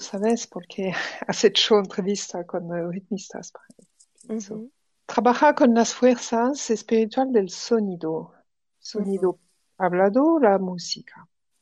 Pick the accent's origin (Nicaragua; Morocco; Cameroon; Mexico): Morocco; Spanish is a second language; now in Paris, France; Soy francesa, vivo en París y he vivido mi infancia y adolescencia en Marruecos, con mar y espacio, muchos juegos de movimientos.